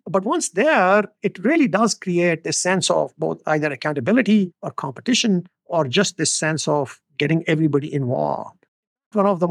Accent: Pakistan; I come from Pakistan

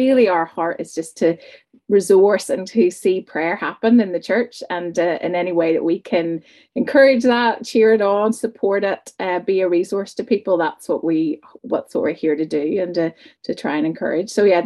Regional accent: Belfast, Northern Ireland, United Kingdom; moved away as an adult; now in Dublin, Ireland; I am coming to you from Dublin today. So I grew up in Belfast, in East Belfast, then I moved down to Dublin to study, and I met my husband, and I never left.

